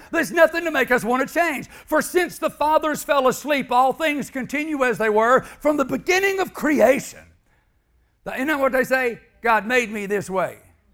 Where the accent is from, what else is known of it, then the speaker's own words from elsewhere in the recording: Arkansas, United States; I'm 64 years old. I was brought up in Arkansas. On a plantation called Kokomo. You can Google it up. It comes up, but there's nothing there but land in the Mississippi Delta. I was a kid there, brought up there.